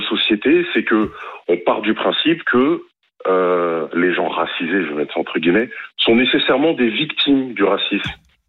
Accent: Île-de-France, France; also born or lived in Antilles; J'ai grandi en Seine-Saint-Denis

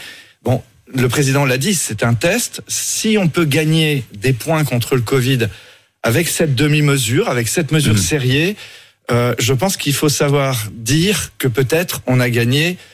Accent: Brittany, France; Moi, je suis breton, j'ai l'habitude de marcher le long des vagues.

